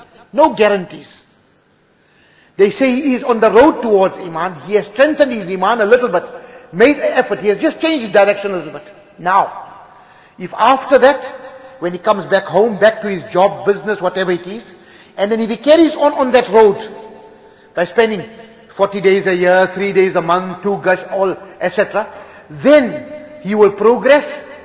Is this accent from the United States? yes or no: no; Northern Cape, South Africa; I come from the Northern Cape. You must have heard of the holy city of Kimberley. In any case, I come from that area